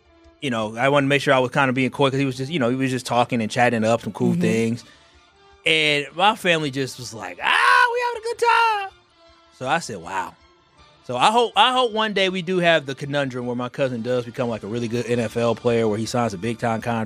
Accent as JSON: {"language": "English", "region": "Wisconsin", "country": "United States", "said": "but I'm from Wisconsin. I'm a Packer fan."}